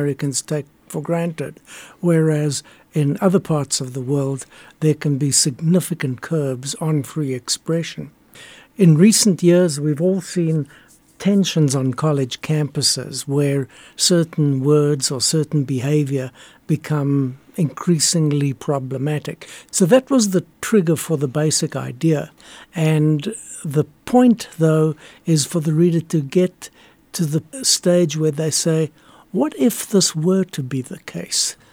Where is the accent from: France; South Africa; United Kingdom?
South Africa; now in United States; growing up in South Africa during the apartheid era. Many people don't know that in South Africa at that time, there was very strict censorship. When I came to the United States